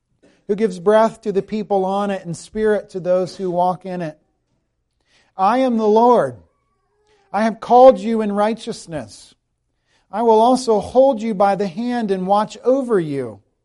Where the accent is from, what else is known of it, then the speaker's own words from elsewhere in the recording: South Carolina, United States; The state where I grew up in South Carolina went to the polls yesterday in the Republican primary.